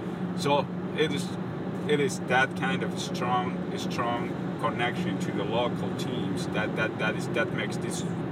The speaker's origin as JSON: {"language": "English", "country": "Ethiopia", "tie": "born or raised there", "second_language": "English", "moved": "as an adult", "lives_now": "United States", "said": "I came here 2.5 years ago. So I'm from Ethiopia originally, and then I grew up with soccer."}